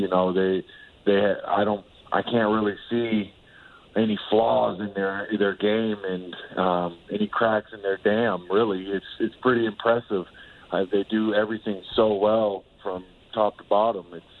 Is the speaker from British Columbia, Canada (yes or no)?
yes; Vancouver, British Columbia, Canada; when I was growing up in Vancouver